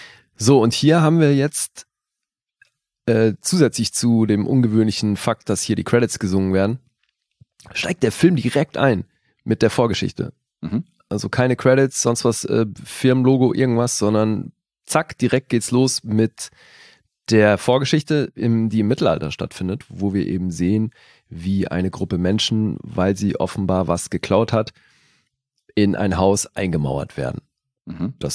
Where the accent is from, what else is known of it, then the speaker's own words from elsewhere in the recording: Switzerland; born there; für mich als gebürtiger Schweizer natürlich auch eins der Schweizer Aushängeschilder.